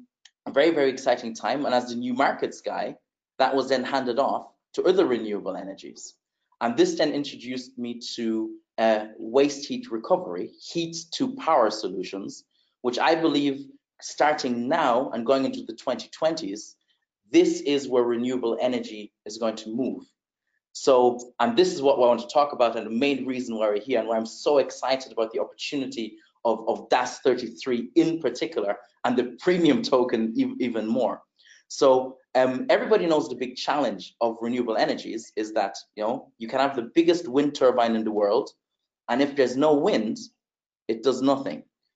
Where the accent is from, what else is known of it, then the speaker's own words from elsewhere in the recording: Germany; also born or lived in Netherlands / Uganda; A Ugandan mother, Irish father. I grew up in various countries. I was actually born in Germany. I grew up in Germany, the Netherlands, spent some time in Uganda, East Africa, where I still have family to this day.